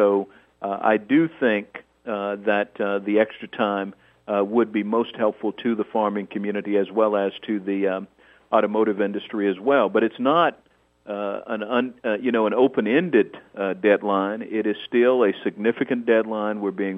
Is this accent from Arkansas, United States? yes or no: yes; Arkansas, United States; my home state of Arkansas